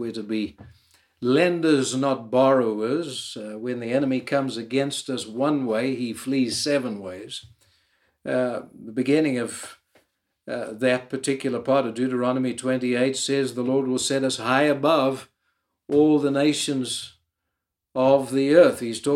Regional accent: Ireland; I'm an Irish man with somewhat of a different accent, but I'm an Irish man nonetheless.

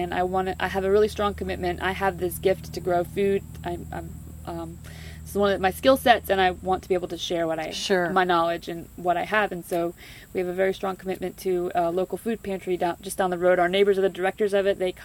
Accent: Hillsboro, United States; So I grew up in Hillsboro and went to high school there

